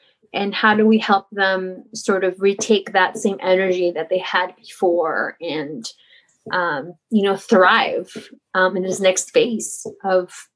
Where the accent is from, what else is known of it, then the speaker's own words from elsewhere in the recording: Oaxaca, Mexico; we're like from Oaxaca, my mom was always like super strict with us.